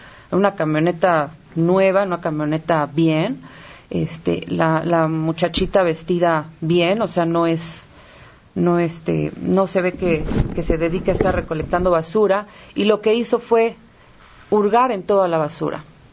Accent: Azcapotzalco, Mexico City, Mexico; Soy orgullosamente de Azcapotzalco, nacida en Azcapotzalco, del barrio de Coltongo, y lo digo con mucho orgullo, soy de barrio.

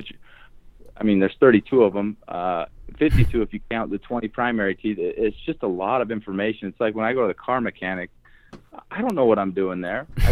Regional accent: Salt Lake City, Utah, United States; So I grew up in Salt Lake City, Utah. Did undergrad at Southern Utah University.

